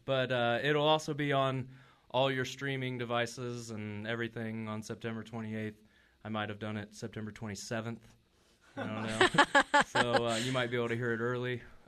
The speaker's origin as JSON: {"language": "English", "town": "South Charleston", "region": "West Virginia", "country": "United States", "said": "And I mean, it's a hometown show. We're from South Charleston, so all our people can come out and..."}